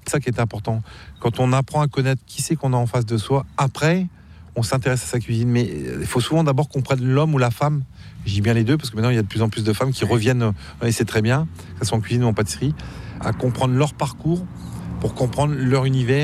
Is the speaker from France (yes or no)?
yes; Plomodiern, Brittany, France; on est dans le Finistère, on est dans la pointe Finistère, exactement à l'entrée de la presqu'île de Crozon, dans mon village natal qui s'appelle Plomediarne.